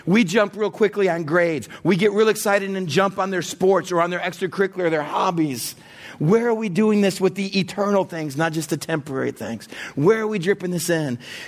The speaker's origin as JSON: {"language": "English", "region": "Texas", "country": "United States", "tie": "born or raised there", "said": "See, I grew up in West Texas. We went out to the levee. It's the only place you can find water."}